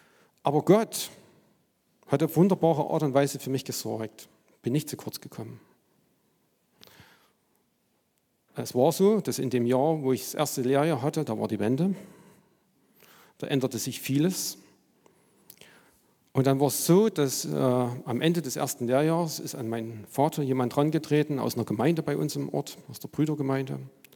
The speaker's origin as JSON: {"language": "German", "region": "East Germany", "country": "Germany", "tie": "born or raised there", "said": "Ich bin noch so in DDR-Zeiten aufgewachsen, habe also noch die Schule in der DDR-Zeit gemacht."}